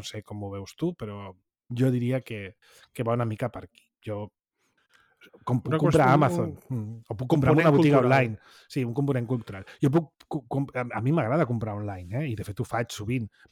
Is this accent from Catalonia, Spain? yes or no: yes; Catalonia, Spain; com a català